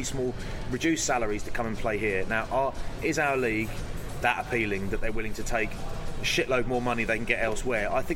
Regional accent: South East England, United Kingdom; You know, I'm from Kent

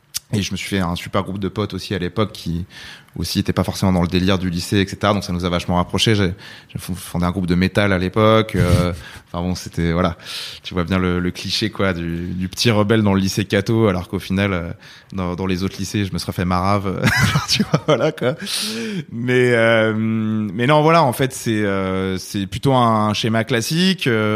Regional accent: France; moved away as an adult; à 19 ans, je suis parti de la maison pour aller à Rouen. Et puis, à 20 ans, je suis parti de France pour aller en Californie pendant un an.

